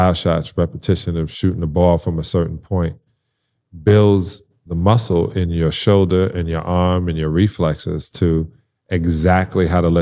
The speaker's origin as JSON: {"language": "English", "town": "Brooklyn", "region": "New York", "country": "United States", "tie": "born or raised there", "said": "I was growing up in Brooklyn."}